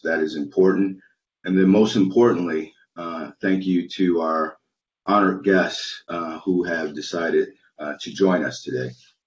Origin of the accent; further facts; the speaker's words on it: Wisconsin, United States; So before we get into the questions, I do want to brag on my home state of Wisconsin.